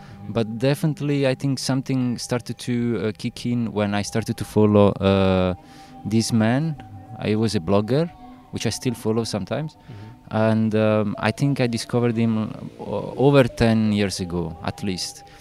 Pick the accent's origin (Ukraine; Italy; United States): Italy; English is a second language; moved away as an adult; now in England; was to go somewhere else, which wasn't home or Italy. And somehow I chose England because I didn't speak English, so I wanted to learn a new language